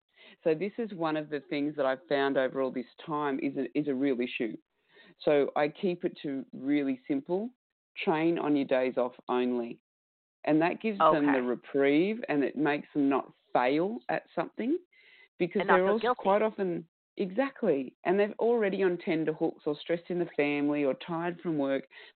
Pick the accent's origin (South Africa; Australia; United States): Australia; accent: Australian; my Australian accent.